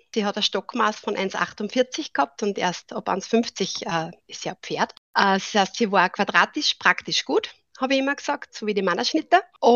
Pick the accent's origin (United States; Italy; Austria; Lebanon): Austria; ich bin 51 Jahre alt. Ich bin aus Österreich, darum hoffe ich sehr, dass ich nicht allzu sehr in den Dialekt verfalle.